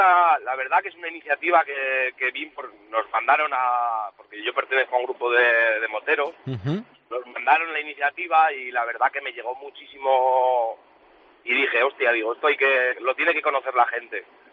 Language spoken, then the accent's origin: Spanish; Spain; Yo soy un ponedor español, me quedo aquí.